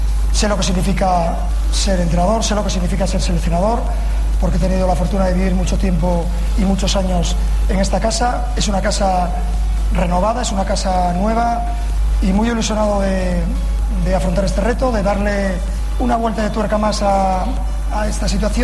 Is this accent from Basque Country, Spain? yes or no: no; Gijón, Asturias, Spain; Yo me considero gijonés, asturiano, español y también catalán.